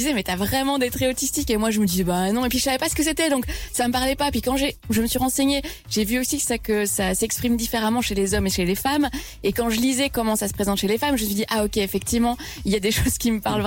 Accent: Belgium; je viens de Belgique

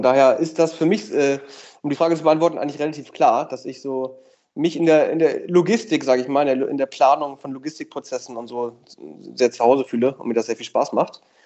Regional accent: Oldenburg, Lower Saxony, Germany; also born or lived in Bremen; Gar nicht ganz so einfach, aber Oldenburg-Bremen.

